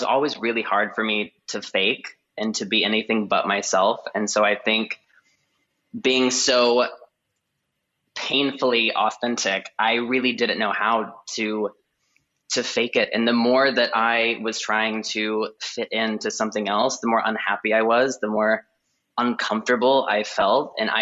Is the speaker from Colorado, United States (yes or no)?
no; Indiana, United States; I grew up in Indiana, right in the middle of it, very conservative Christian town.